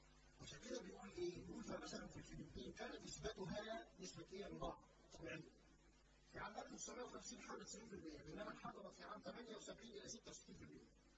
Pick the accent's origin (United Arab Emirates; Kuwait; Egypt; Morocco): Egypt